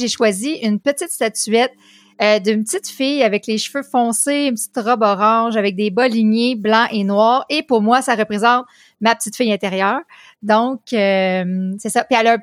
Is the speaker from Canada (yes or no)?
yes; Quebec, Canada; j'habite au Québec, province du Canada.